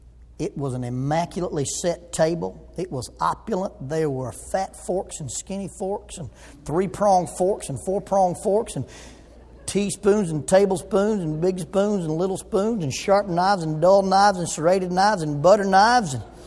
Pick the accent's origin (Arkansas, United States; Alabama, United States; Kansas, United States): Alabama, United States; Oxford; I grew up in Oxford, Alabama, a little town between Atlanta and Birmingham.